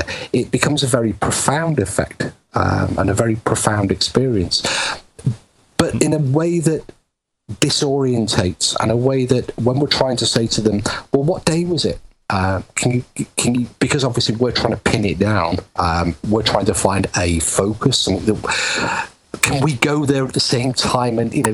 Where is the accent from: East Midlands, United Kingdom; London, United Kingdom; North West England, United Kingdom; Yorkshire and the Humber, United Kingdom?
North West England, United Kingdom; Liverpool; And growing up in Liverpool in the 70s and 80s, you could understand why, because Liverpool was a very dead city and it had closed down.